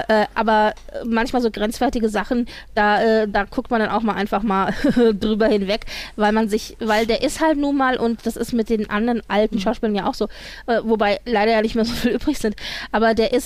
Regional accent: Frankfurt, Hesse, Germany; ich komme aus Frankfurt

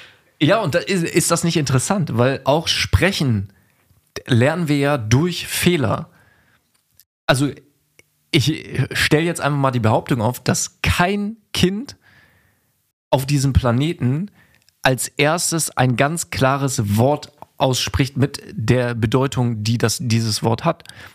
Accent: Göttingen, Lower Saxony, Germany; weil ich war in so einem Sportkindergarten tatsächlich und in Göttingen, wo ich aufgewachsen bin.

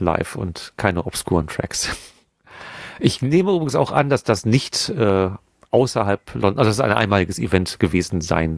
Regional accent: Hagen, North Rhine-Westphalia, Germany; Dass es hier in meiner Heimatstadt Hagen so etwas nicht gibt wie Plattenläden.

